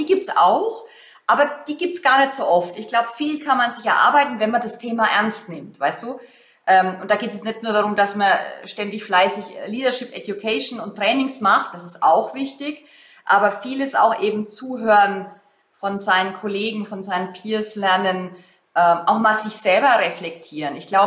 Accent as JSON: {"language": "German", "country": "Germany", "said": "da tun wir uns als Deutsche insgesamt nicht schwer, weil wir wollen als Führungskraft immer perfekt sein."}